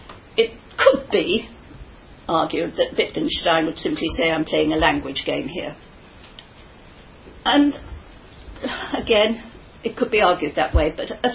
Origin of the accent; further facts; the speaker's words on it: England, United Kingdom; I'm English back so many generations, because I come from lower class origins, so you can't go back too far.